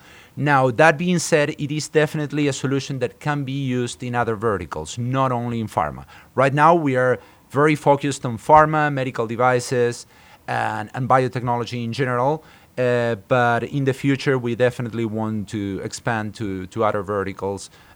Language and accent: English; Argentina; I grew up in Argentina, so I had a software company there.